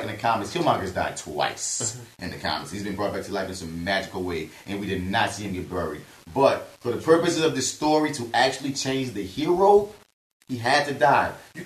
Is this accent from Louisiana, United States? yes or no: yes; New Orleans, Louisiana, United States; I'm from New Orleans, dog. We call everybody love here.